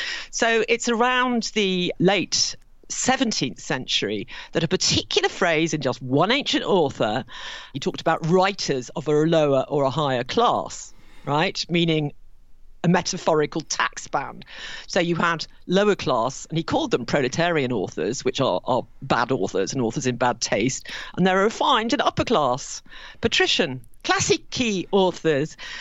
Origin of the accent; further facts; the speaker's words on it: Nottingham, East Midlands, United Kingdom; When I was brought up in Nottingham, I would have definitely have said classics and class. I got given elocution lessons because I was a grammar school girl. And, of course, I've ended up saying classics and class.